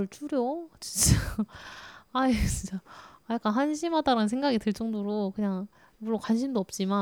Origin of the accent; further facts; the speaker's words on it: Jeonju, North Jeolla, South Korea; accent: Jeolla; 택시 탔는데 아저씨가 혹시 그 전라도에서 왔냐고 저한테 아닌데요? 아니 전라도 억양이라고 그래서 맞다고 전주에서 왔다고